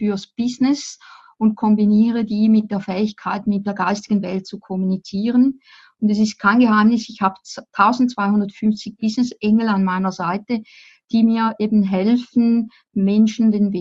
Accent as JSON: {"language": "German", "region": "Appenzell", "country": "Switzerland", "tie": "born or raised there", "said": "Ich bin im Appenzellerland aufgewachsen. Das ist dort, wo man über den Bodensee schauen kann. Und dort kommt auch der berühmte Käse her."}